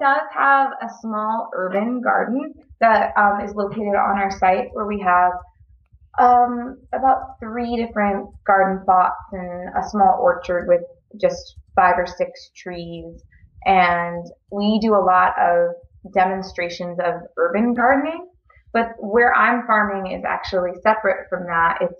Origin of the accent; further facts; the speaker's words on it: Virginia, United States; moved away as an adult; I've been in Montana about 6 years now, but I hail from the DC area. I grew up in Virginia mostly. And I came out here right after finishing undergrad.